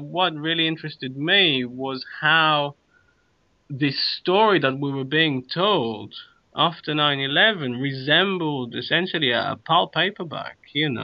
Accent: Israel; moved away; also born or lived in South Africa; I grew up in Israel most of my early years, where for a time this was a fairly regular occurrence. And then we moved to South Africa at the end of the apartheid period, during the transition to democracy

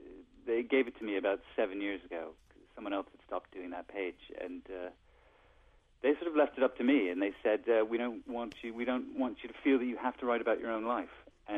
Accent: Connecticut, United States; moved away as an adult; At the time, I'm from Connecticut originally, but at the time I was working in New York. So I was living in New York in a sort of squalid little apartment.

